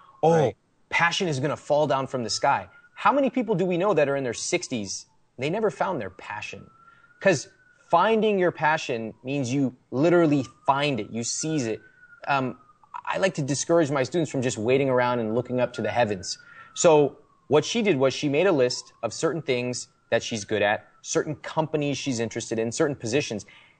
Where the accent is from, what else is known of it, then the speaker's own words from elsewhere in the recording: India; So I'm an Indian guy. I was bred to negotiate.